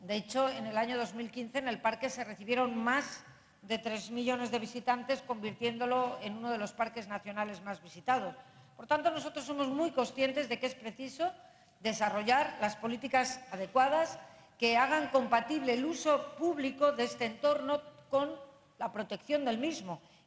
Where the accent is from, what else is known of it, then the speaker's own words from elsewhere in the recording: Community of Madrid, Spain; Y somos los madrileños, junto con el País Vasco y con Cataluña, las tres únicas comunidades autónomas donde se superan los 2.000 euros de coste salarial.